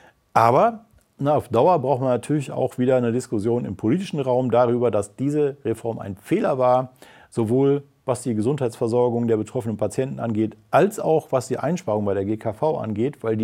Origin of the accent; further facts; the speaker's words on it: North Rhine-Westphalia, Germany; Also mein Heimatland NRW